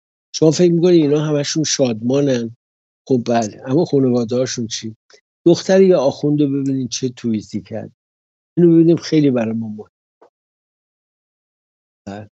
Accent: Iran; now in London, United Kingdom; خجالت کشتم یکی بفهمه ایرانیه، منم ایرانیم

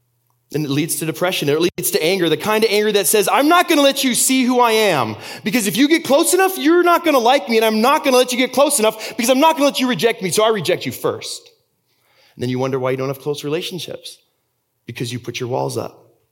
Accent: Austria; English is a second language; also born or lived in Germany; I grew up in Austria. I was born there and raised there and went to high school in Germany. I fell in love in Germany.

